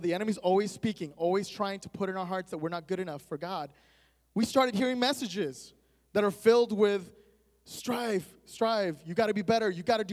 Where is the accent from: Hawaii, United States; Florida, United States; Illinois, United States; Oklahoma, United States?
Florida, United States; also born or lived in Puerto Rico; I was born in Puerto Rico, and I was raised in Florida, and I did not grow up in a Christian home at all.